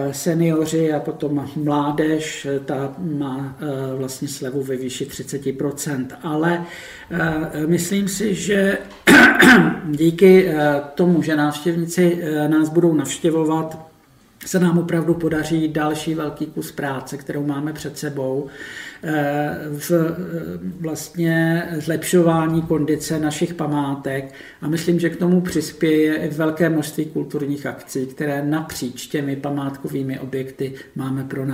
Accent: Sichrov, Liberec Region, Czechia; když jsem mu říkal, že jsem ze Sichrova

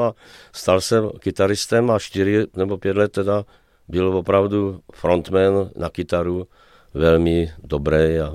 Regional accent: Troubsko, South Moravian Region, Czechia; also born or lived in Teplice / Plzeň; máma po 3 letech se z Plzně vlastně rodiče odstěhovali na statek rodný do Troubska, kde jsem prožil vlastně celý svůj život další

